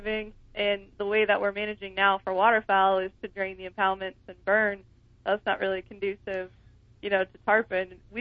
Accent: Florida, United States; So I'm down from the Gulf Coast of Florida, and the fish that we see down there are coming in April.

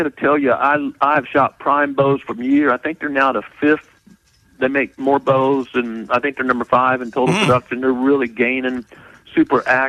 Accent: Missouri, United States; Hey, so I'm originally from Missouri and, you know, always loved deer.

